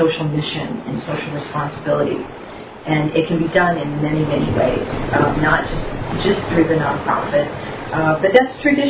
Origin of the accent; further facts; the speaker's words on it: Vermont, United States; And I'm from Vermont. That's correct. Yeah, I've been practicing law in Vermont since 1989.